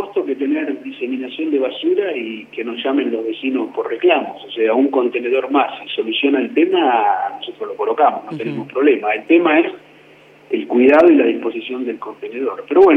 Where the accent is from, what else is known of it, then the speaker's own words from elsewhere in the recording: Bahía Blanca, Buenos Aires Province, Argentina; soy un ciudadano de Bahía Blanca